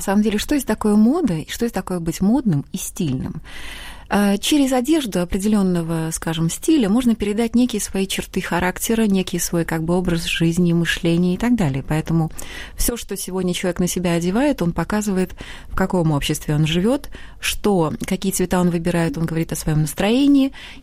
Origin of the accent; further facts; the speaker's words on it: Kazakhstan; now in Russia; Хотя я родом из Востока, из Казахстана, но очень люблю Россию, поэтому здесь работаю